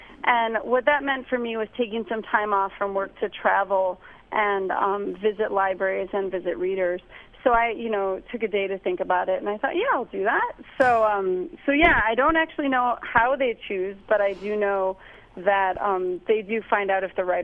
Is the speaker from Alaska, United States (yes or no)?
yes; Fairbanks, Alaska, United States; So it started in Fairbanks, so the kickoff as my hometown with a library here